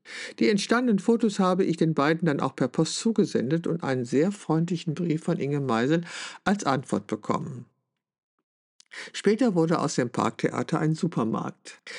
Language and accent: German; Wülfrath, North Rhine-Westphalia, Germany; born there; Rund 50 Jahre nach meinem Wegzug aus Wülfrath kehrte ich mit meiner Ausstellung knappe 70 in meine Geburtsstadt zurück.